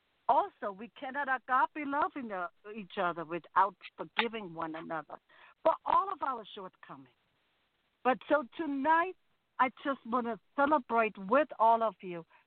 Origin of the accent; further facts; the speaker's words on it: Germany; now in United States; not just here in the United States, as you can hear. I'm originally from Germany